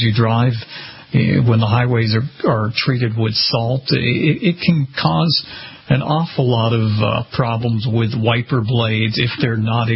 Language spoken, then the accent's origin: English; Massachusetts, United States; I'm from Massachusetts.